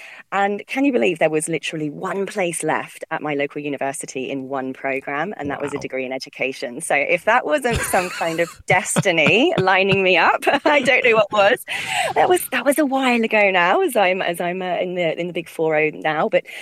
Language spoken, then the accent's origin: English; United Kingdom; moved away as an adult; now in Australia; I am obviously from my accent originally from the UK, but I moved over to Australia in early 2012